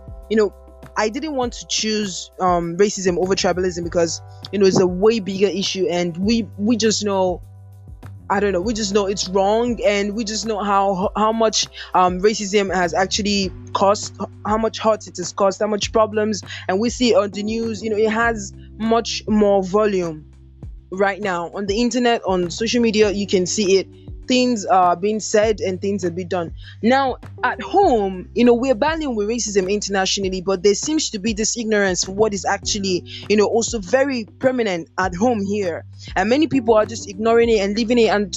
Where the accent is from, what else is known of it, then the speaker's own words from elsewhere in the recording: Nigeria; how I know it as in Nigerian and living in Nigeria.